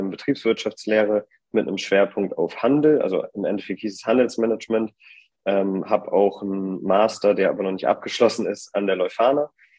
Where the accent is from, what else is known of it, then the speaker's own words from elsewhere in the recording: Bremen, Germany; born there; now in Hamburg, Germany; werde 29 Jahre alt jetzt im August, fast schon zu alt gemacht. Genau, ich komme ursprünglich aus Bremen, da bin ich geboren und habe da auch studiert. Mittlerweile wohne ich jetzt in Hamburg.